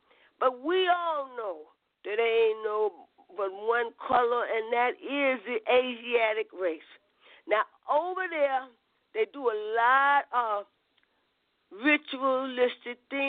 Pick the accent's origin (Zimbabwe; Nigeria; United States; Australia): United States; Arkansas; You know, even though we're from Arkansas and down in that area